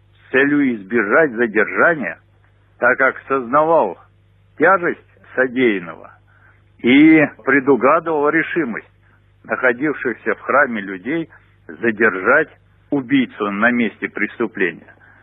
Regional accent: Moscow, Russia; сожалею, как москвич, о случившем

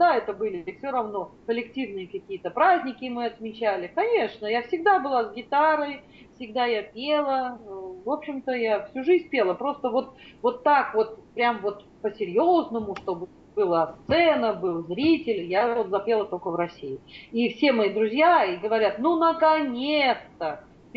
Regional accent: Fergana, Fergana Region, Uzbekistan; мне был годик, и я выросла в Фергане. Это Узбекистан, это Ферганская долина. Замечательная солнечная красота, горы, вообще климат теплый.

